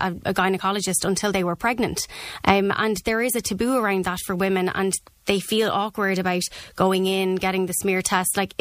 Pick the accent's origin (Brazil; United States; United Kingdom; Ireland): Ireland; because I think as Irish women, it's not something that we tend to do.